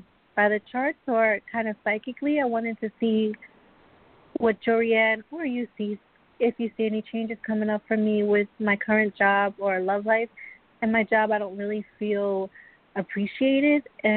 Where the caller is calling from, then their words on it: Long Island, New York, United States; Hi, I'm calling from Long Island, New York.